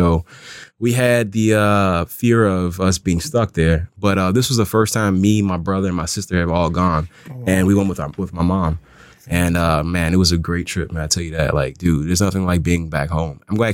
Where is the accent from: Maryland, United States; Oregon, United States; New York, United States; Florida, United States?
Maryland, United States; All right, so I'm from Maryland originally. I live in Anne Arundel. Born and raised in Prince George's County.